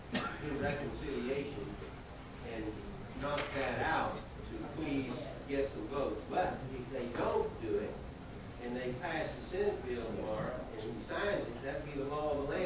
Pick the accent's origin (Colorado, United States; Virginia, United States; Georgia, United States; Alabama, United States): Alabama, United States; Tuscaloosa; I'll tell you about Tuscaloosa, my hometown.